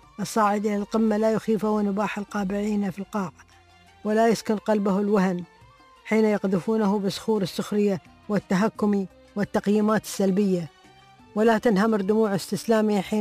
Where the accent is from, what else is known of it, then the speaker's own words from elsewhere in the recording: Al Ghat, Riyadh Province, Saudi Arabia; وهي تبعد حوالي 30 كيلو عن محافظة الغاط بلدتي التي كنت وقتها أسكن بها